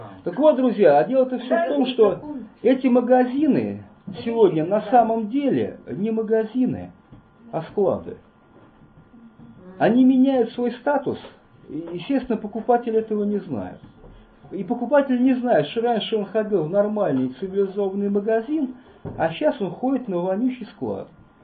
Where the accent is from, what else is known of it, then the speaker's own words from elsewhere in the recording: Saint Petersburg, Russia; Я, слава богу, ленинградец в четвертом поколении.